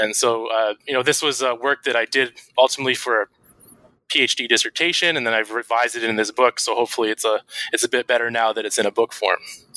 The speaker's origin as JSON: {"language": "English", "town": "Vancouver", "region": "British Columbia", "country": "Canada", "tie": "born or raised there", "said": "who coincidentally retired to my hometown of Vancouver."}